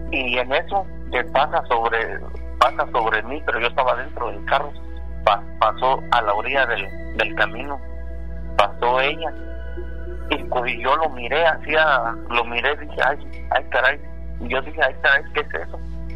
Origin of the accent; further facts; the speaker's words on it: Jilotepec, State of Mexico, Mexico; now in Los Angeles, United States; De allá, soy de allá del Estado de México.